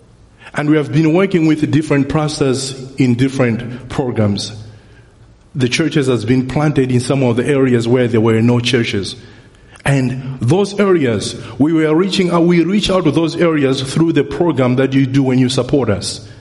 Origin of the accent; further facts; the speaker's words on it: Malawi; When I say I'm from Malawi, Africa.